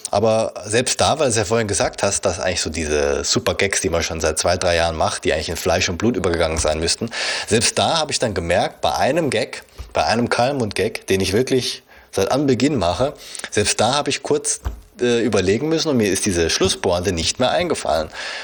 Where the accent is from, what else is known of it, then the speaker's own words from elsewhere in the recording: Baden-Württemberg, Germany; Also ich als gebürtiger Schwabe